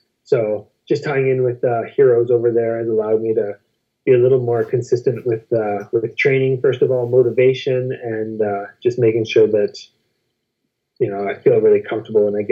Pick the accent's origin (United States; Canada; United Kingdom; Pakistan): Canada; You're in the States as a Canadian